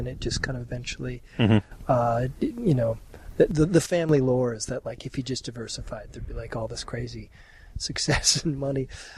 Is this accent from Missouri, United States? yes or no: no; New York, United States; And, I grew up in New York, yeah.